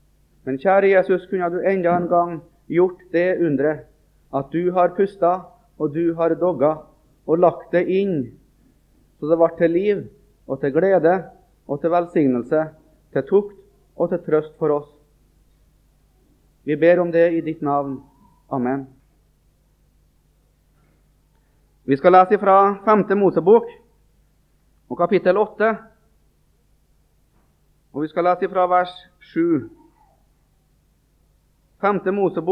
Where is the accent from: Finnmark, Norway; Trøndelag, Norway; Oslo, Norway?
Trøndelag, Norway; Det var en emissær hjemme i Trøndelag